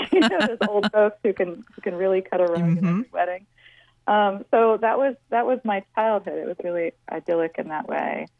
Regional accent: Lake Charles, Louisiana, United States; Well, I was raised by a single mother and my extended family. My grandparents were Cajuns from around Mamou and Vidry.

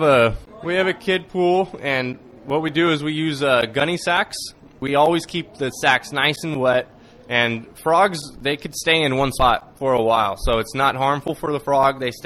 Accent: Modesto, California, United States; I'm from Modesto, California.

